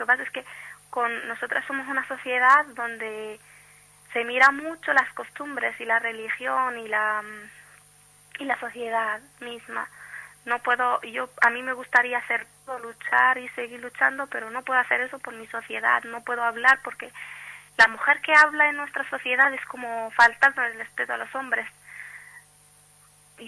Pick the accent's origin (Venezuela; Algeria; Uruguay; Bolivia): Algeria; Tindouf Province; moved away as an adult; now in Spain; yo soy una chica saharaui que he vivido, nací en los campamentos de refugiados, he vivido 20 años, llevo 2 años en España.